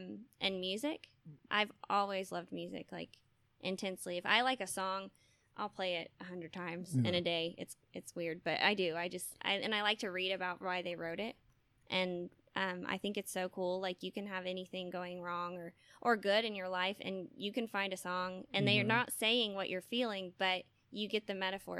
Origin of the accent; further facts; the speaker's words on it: Tulsa, Oklahoma, United States; also born or lived in Texas; Well, yes, I'm from Tulsa. I've been there, aside from 2 years in Texas, I've been in Oklahoma my whole life, so about 25 years.